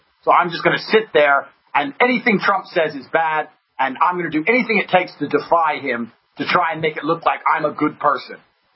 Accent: United States; I'm an American myself.

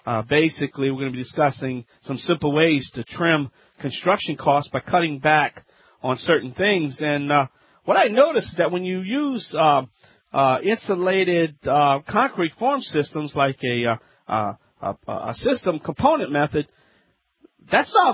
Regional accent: Louisiana, United States; That's right, I'm the Cajun contractor here … America's favorite home improvement self-help expert.

